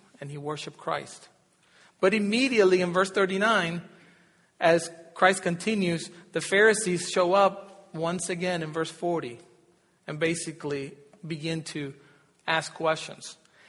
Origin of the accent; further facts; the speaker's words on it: United States; And one thing I realized about being an American is that we don't like confrontation, for the most part, okay?